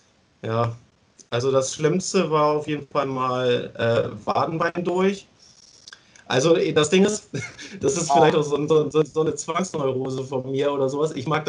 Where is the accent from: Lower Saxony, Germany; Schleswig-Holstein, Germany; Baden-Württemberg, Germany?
Schleswig-Holstein, Germany; Rendsburg; Also ich bin Rendsburger. Rendsburg ist so eine Kleinstadt, so ungefähr in der Mitte von Schleswig-Holstein. Und ja, jetzt bin ich da wieder am Start, aber ich hatte auch mal Bock, so andere Städte zu sehen und war halt die letzten 6 Jahre in Münster und München.